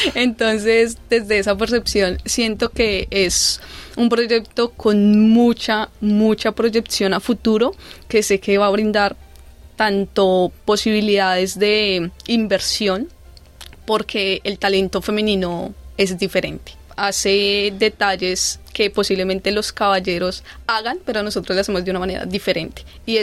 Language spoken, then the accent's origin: Spanish; Colombia; por la garra que nosotros como colombianos tenemos